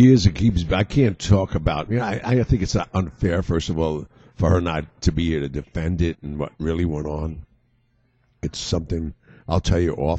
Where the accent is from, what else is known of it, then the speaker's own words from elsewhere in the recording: Staten Island, New York, United States; Yeah, everybody thinks I grew up in Brooklyn. I didn't, man. It was New York City and Staten Island.